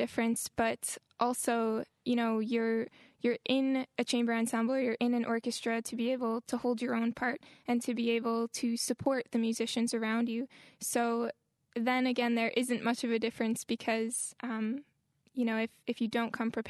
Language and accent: English; Milwaukee, Wisconsin, United States; I've always lived in Wisconsin. I grew up in Milwaukee, and music was just something my entire family did.